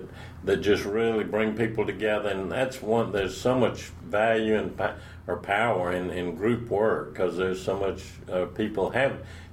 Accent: Mississippi, United States; moved away; I grew up in Mississippi, just right on the Mississippi River, and that's something that never gets out of you.

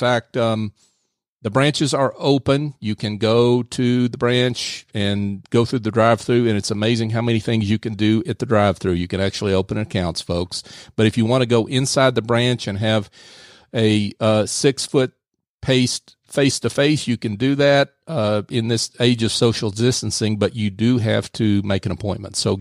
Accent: Scotland, United Kingdom; he's laughing at me because I'm Scottish and not Italian.

